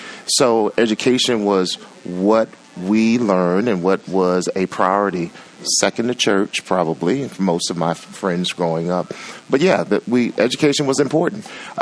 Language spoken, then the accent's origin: English; Washington, District of Columbia, United States; But I'm a Washingtonian. I grew up in Washington, D.C., went to school in public schools, loved it, had two working parents